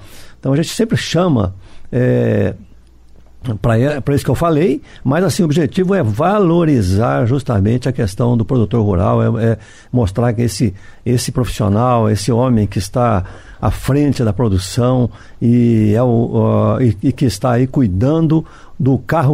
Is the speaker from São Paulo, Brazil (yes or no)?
yes; Assis, São Paulo, Brazil; born there; Eu sou nascido em Assis, interior de São Paulo, quase divisa com o Paraná, né?